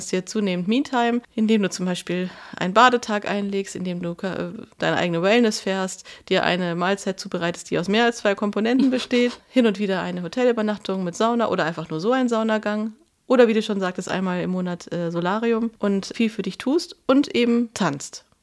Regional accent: North Rhine-Westphalia, Germany; Bin ja im Ruhrgebiet aufgewachsen. Ich will immer sagen, ich bin im Ruhrgebiet groß geworden

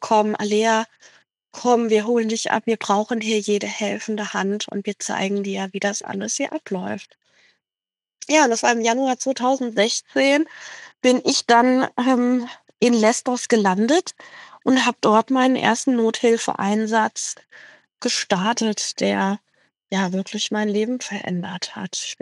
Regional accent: Hesse, Germany; bin hier im Rhein-Main-Gebiet, wo ich herkomme, viel auf Burgen und Schlössern gewesen.

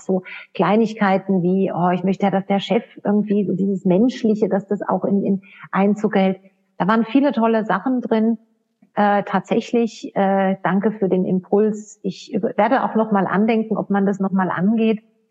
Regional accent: Hesse, Germany; ich komme selbst aus dem Odenwald.

